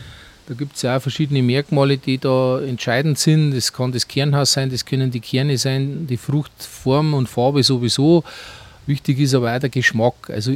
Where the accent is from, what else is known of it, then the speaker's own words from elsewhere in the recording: Bavaria, Germany; Also im Bayerischen sagt man Pelzen, das ist vielleicht ein bekannterer Begriff bei uns in Niederbayern.